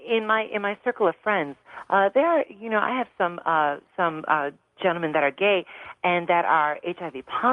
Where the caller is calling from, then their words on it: Chicago, Illinois, United States; I'm calling from Chicago.